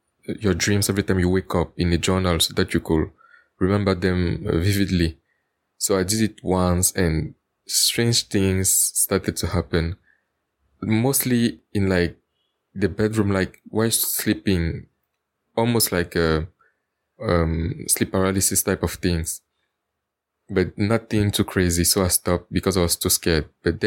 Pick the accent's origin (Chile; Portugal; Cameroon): Cameroon; I'm from Cameroon Central Africa.